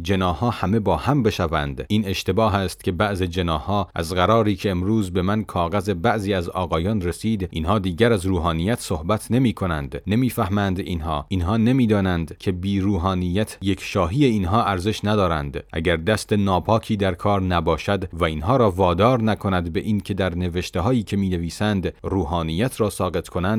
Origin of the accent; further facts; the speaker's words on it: Qom, Iran; من قمی هستم اما برای نجف متاسفم